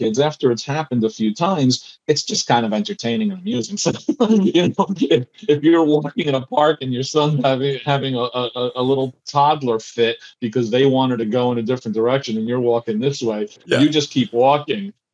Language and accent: English; New Jersey, United States; I'm from Jersey. We're gonna know it.